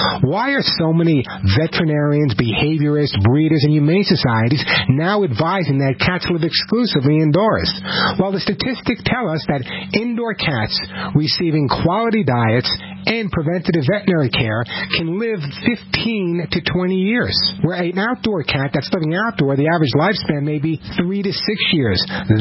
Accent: Long Island, New York, United States; when I was growing up on Long Island, all of my friends had cats

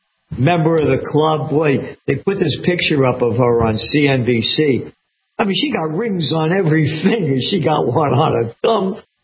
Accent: Bronx, New York, United States; I grew up in I was born in the Bronx. I lived there for quite a while. And grew up enough there.

